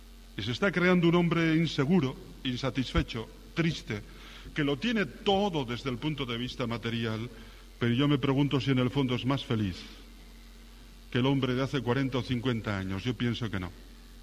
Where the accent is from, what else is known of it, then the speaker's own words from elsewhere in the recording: Pyrenees, Spain; Estaba confesando en un santuario de mi tierra, en las montañas de mi tierra del Pirineo.